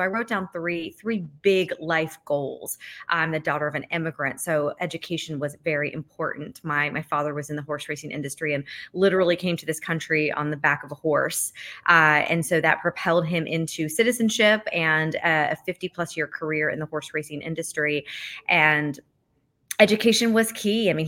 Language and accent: English; Kentucky, United States; So I knew that I wanted to be Miss Kentucky and compete and represent my home state at Miss America.